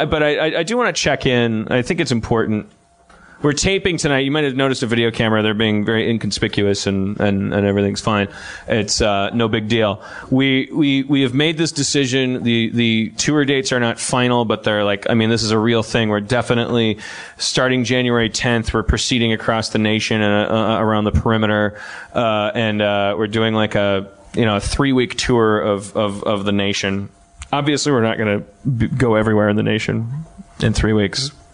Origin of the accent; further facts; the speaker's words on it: Tempe, Arizona, United States; I'm from Tempe. I'm a Tempe stereotype.